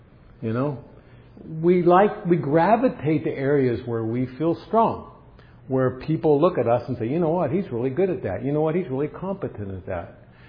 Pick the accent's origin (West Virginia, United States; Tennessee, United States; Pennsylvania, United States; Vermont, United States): Pennsylvania, United States; Pittsburgh; I grew up in Steeler country. Pittsburgh doesn't have a basketball team, but they have a football team.